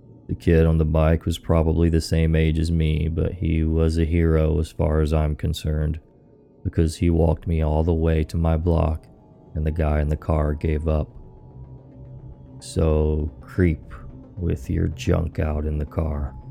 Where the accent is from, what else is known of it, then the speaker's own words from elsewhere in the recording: Florida, United States; moved away; I drove from where I grew up in Central Florida all the way into the middle of Arkansas, in its capital city of Little Rock.